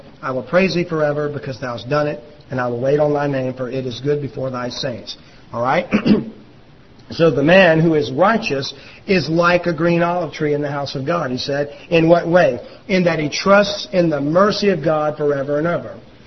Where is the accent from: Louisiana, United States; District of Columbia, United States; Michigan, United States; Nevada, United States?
Louisiana, United States; And see, even I knew that, and I'm from Louisiana.